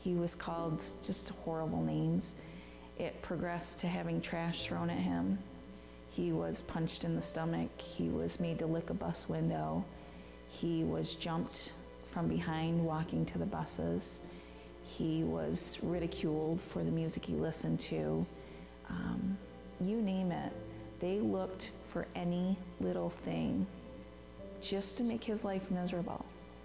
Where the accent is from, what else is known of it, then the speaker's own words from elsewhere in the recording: Lafargeville, New York, United States; I'm from Lafargeville, New York.